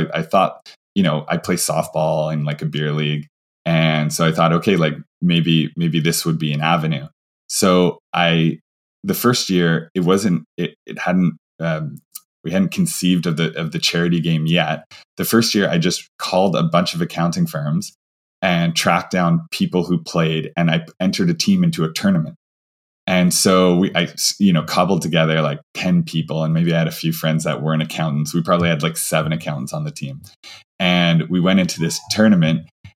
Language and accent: English; Vancouver, British Columbia, Canada; now in Ottawa, Canada; So, you know, I'm in Ottawa, but I'm not from Ottawa. From Vancouver.